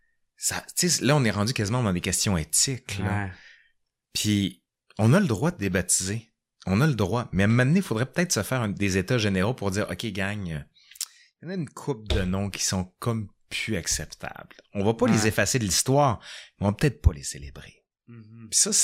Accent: Quebec, Canada; si tu me demandes mon identité, je suis Québécois.

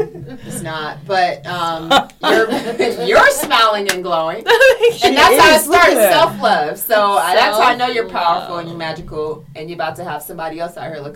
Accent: San Diego, California, United States; Like, because I grew up in San Diego.

